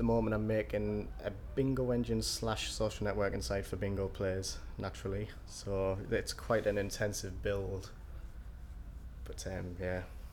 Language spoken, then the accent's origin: English; Newcastle upon Tyne, North East England, United Kingdom; also born or lived in Darlington; I'm 20 years old. I'm from Newcastle upon Tyne.